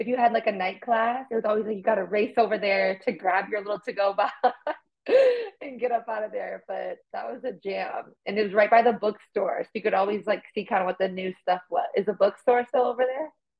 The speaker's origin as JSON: {"language": "English", "town": "Minneapolis", "region": "Minnesota", "country": "United States", "tie": "born or raised there", "said": "like I grew up in South Minneapolis, but like Matt's Bar, cash only, home of the Juicy Lucy."}